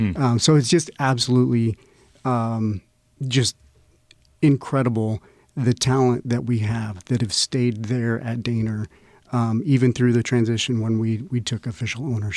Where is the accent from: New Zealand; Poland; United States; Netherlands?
United States; Alliance, Nebraska; Born and raised in Alliance, Nebraska. Obviously, a lot of the Common Folk listeners will know where that is, way out west.